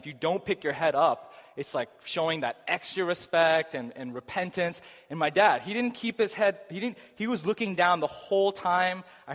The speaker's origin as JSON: {"language": "English", "region": "Massachusetts", "country": "United States", "tie": "born or raised there", "said": "went to a church that we grew up in here in Massachusetts."}